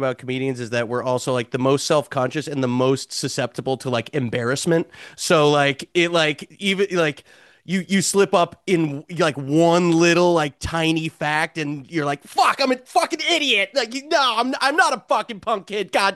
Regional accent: Westchester, New York, United States; I grew up in Westchester, which is like north of New York. If I were to call myself a New Yorker, I think I'd be like drawn and quartered.

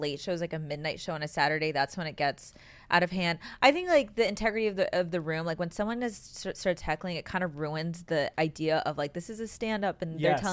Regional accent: Boston, Massachusetts, United States; I'm from Boston originally.

